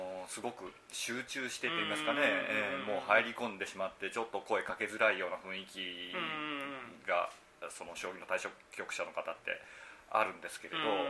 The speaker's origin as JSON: {"language": "Japanese", "region": "Aichi", "country": "Japan", "tie": "born or raised there", "said": "実はなので今度6月に私の地元の愛知県の湯屋温泉というところで"}